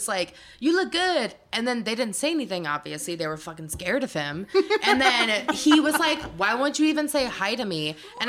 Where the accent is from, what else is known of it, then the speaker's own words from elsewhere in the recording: Indianapolis, Indiana, United States; Like, I grew up in Indianapolis downtown, and we were walking and we were catcalled.